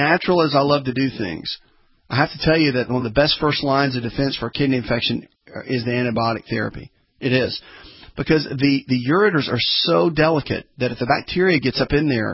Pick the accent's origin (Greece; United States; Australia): United States; the South; born or raised there